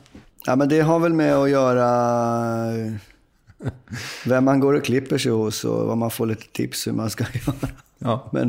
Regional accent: Uppsala, Uppsala County, Sweden; Jag är ju från Uppsala, så då blev det naturligt att hålla på Sirius också.

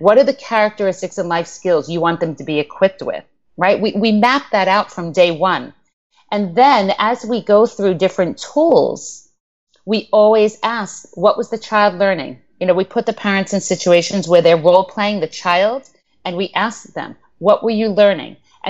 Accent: United States; my husband is, he's French and I'm American, so we're culturally different.

